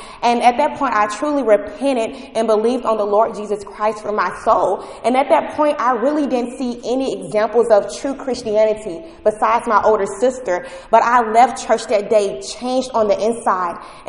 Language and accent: English; Atlanta, Georgia, United States; I'm from Atlanta, Georgia.